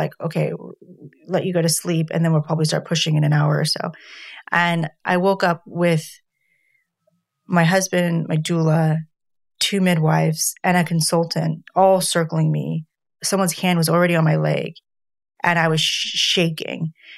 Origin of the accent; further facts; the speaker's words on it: United States; Also, being an American, epidural is a bit more common.